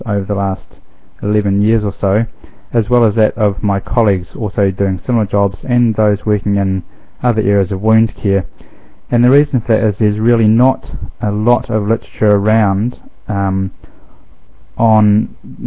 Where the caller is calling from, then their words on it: New Zealand; I'm ringing in from New Zealand.